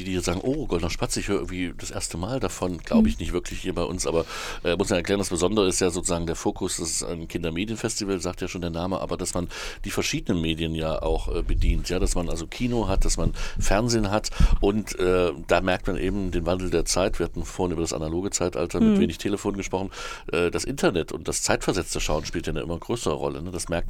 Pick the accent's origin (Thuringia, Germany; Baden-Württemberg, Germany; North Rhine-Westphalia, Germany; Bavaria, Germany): Thuringia, Germany; Erfurt; born there; ich bin gebürtiger Erfurter